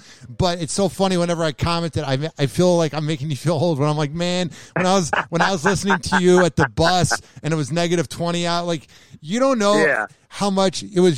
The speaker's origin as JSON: {"language": "English", "town": "Chicago", "region": "Illinois", "country": "United States", "tie": "born or raised there", "said": "on the phone line is somebody I grew up listening to in Chicago."}